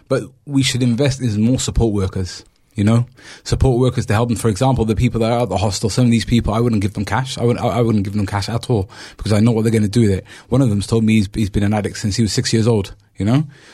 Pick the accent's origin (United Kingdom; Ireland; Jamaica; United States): United Kingdom; Cardiff, Wales; also born or lived in Bristol; I've seen them since I was a kid, growing up in Cardiff and Bristol.